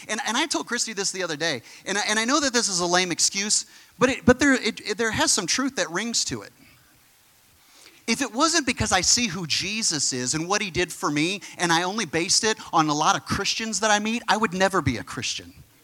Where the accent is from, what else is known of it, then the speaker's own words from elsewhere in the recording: United States; And I know that's really hard as an American. Because it's all about our rights.